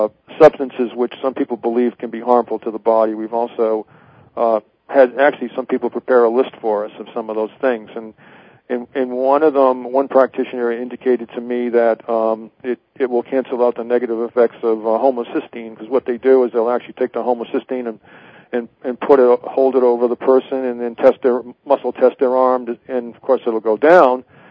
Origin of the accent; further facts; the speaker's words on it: New England, United States; now in California, United States; We're originally from New England. We're here now in California